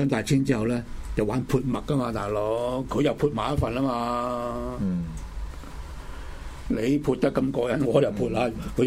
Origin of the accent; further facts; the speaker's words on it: China; 我哋中國人嘅傳記真係少到不得了啦！